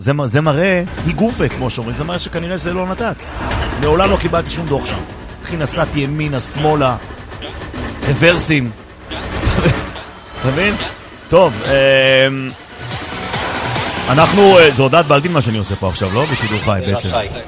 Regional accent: Jerusalem, Jerusalem District, Israel; אני ירושלמי מבטן ומלידה

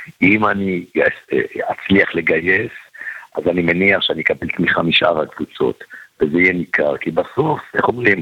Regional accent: Ashdod, Southern District, Israel; born there; אני נולדתי באשדוד, אני מכיר את העיר, אני מכיר ציבורים רחבים בעיר

